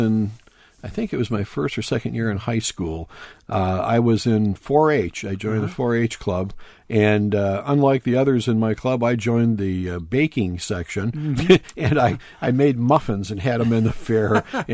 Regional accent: Wisconsin, United States; When I grew up in Sheboygan County, and anybody could enter like the pie baking contests

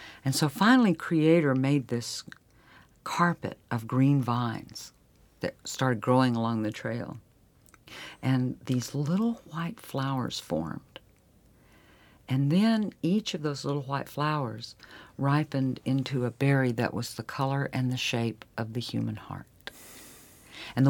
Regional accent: Texas, United States; my grandmother and my father came to the Dallas-Fort Worth area for him to go to college, and he met and married my mother there.

